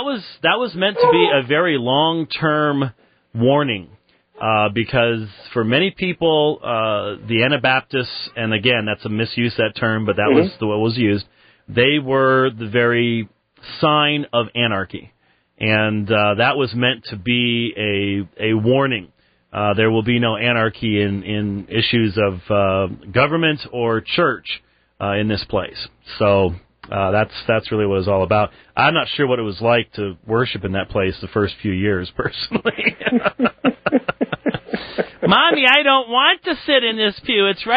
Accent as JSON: {"language": "English", "country": "United Kingdom", "accent": "British", "said": "Y'all were mocking me for my British accent."}